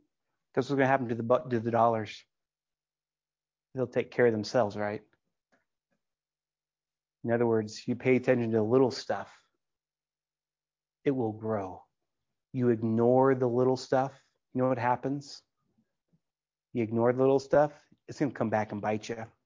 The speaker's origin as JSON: {"language": "English", "region": "California", "country": "United States", "tie": "born or raised there", "said": "I've seen some wild mustard out in the field. I grew up in Central Valley."}